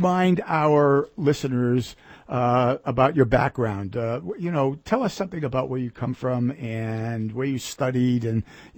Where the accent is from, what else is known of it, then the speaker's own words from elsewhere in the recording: Boston, Massachusetts, United States; Yeah, I grew up in Boston and went to Boston Latin School, which is really not very far away.